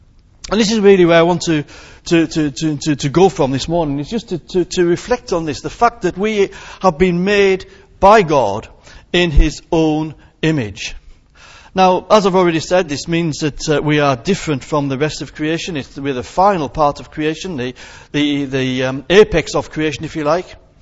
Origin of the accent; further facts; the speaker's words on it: Whitehaven, North West England, United Kingdom; born there; now in Kendal, United Kingdom; I was born in Whitehaven, and I now live in Kendal.